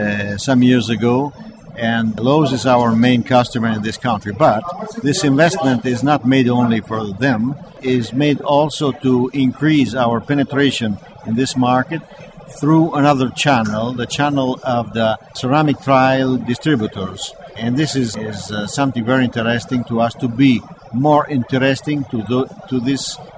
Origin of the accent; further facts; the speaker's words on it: San Marino; San Marino, which is a small country inside Italy, which is my country, my home country.